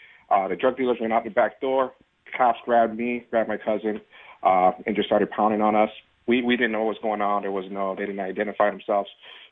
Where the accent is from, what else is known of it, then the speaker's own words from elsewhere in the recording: Hartford, Connecticut, United States; I was born in Hartford. I was born and raised in Hartford to Puerto Rican parents.